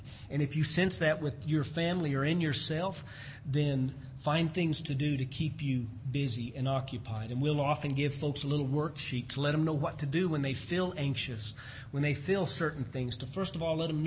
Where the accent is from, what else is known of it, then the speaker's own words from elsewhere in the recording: Colorado, United States; the old fella that I started working for years ago back in my hometown in Colorado told me.